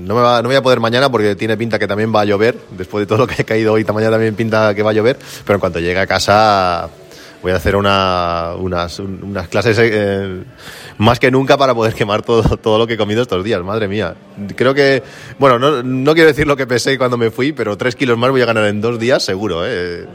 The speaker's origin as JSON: {"language": "Spanish", "region": "Catalonia", "country": "Spain", "said": "invitarle a que venga a mi tierra, a Cataluña"}